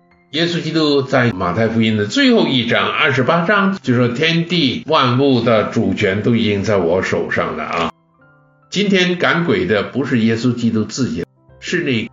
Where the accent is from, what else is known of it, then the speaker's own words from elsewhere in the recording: Guangdong, China; 我是广东人，